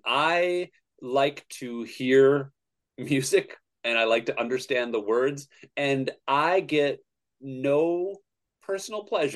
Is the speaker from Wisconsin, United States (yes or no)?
yes; Lake Mills, Wisconsin, United States; So I grew up in Wisconsin in a tiny little town called Lake Mills, which has about less than 4,000 people in it when I was growing up.